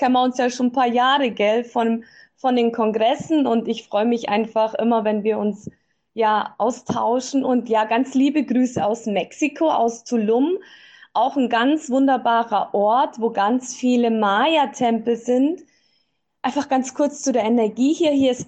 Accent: Bavaria, Germany; born there; ich bin im Allgäu geboren. Ich bin, wenn ihr die Bilder seht, halb srilankanisch. Meine Mama ist aus Sri Lanka und halb deutsch. Mein Papa ist Sudetendeutscher.

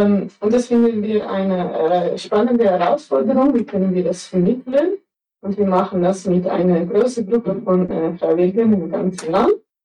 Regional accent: Netherlands; German is a second language; ich komme ursprünglich aus den Niederlanden.

